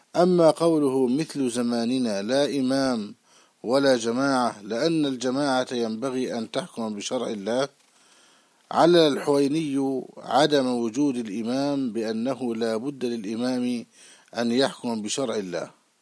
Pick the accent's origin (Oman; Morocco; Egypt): Egypt; اشتهر في بلادنا مصر بأنه محدث